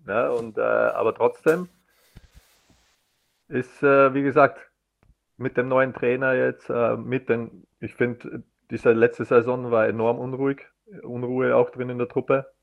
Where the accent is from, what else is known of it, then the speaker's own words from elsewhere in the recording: Austria; wir als Österreicher